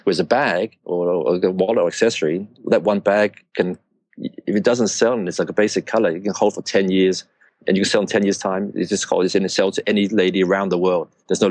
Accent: Hong Kong; also born or lived in Australia; So I was actually born in Hong Kong. So I was born in Hong Kong in the early 70s. And I studied here in a British school called KG5.

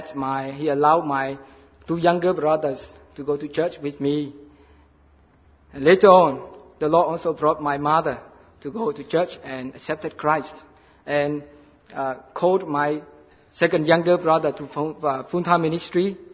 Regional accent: Vietnam; I'm from Vietnam

